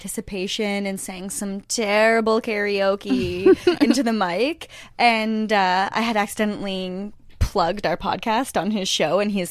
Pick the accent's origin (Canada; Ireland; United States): Canada; Sudbury, Ontario; We realized that we're both from Sudbury